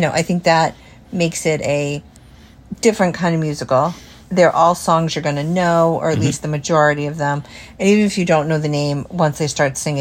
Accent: Midwest, United States; Because I'm from the Midwest.

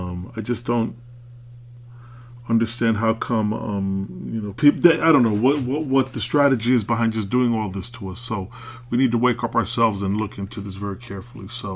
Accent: Brooklyn, New York, United States; born there; You know, I'm an American. I was born in Brooklyn.

